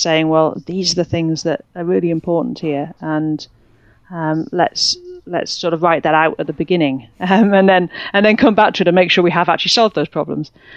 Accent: United Kingdom; I mean, I'm obviously British.

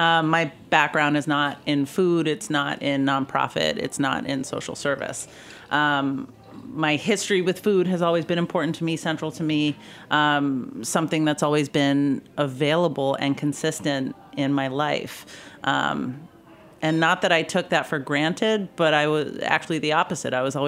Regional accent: Wellesley, Massachusetts, United States; You know, I grew up in Wellesley, Massachusetts.

